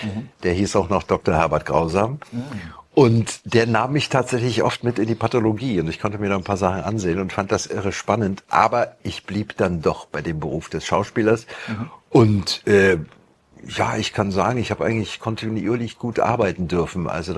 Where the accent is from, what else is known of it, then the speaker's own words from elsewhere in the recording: Germany; ich bin ja in der DDR groß geworden